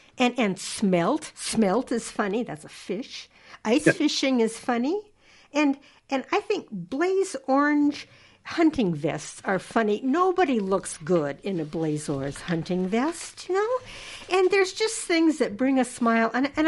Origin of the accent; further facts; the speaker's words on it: Wisconsin, United States; I'm from Wisconsin, and I spent time at the University of Wisconsin, Eau Claire